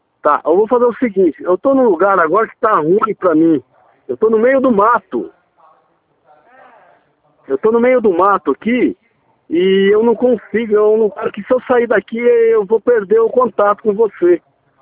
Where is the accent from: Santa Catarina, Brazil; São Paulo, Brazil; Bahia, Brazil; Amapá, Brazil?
São Paulo, Brazil; Boituva; Eu moro, eu sou de Boituva.